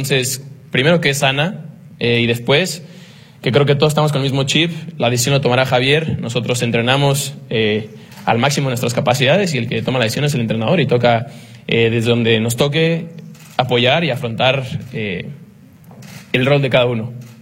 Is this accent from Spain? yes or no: no; Mexico; somos mexicanos y nos sobreponemos de todo